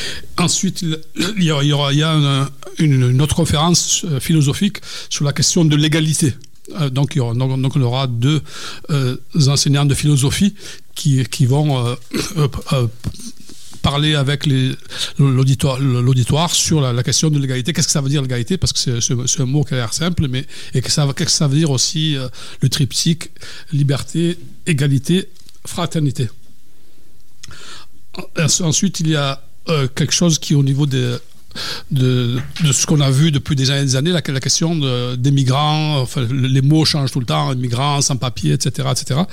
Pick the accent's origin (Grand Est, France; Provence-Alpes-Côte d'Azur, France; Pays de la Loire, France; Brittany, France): Provence-Alpes-Côte d'Azur, France; Marseille; Donc, nous, en tant que Marseillais, on n'aime pas ce mot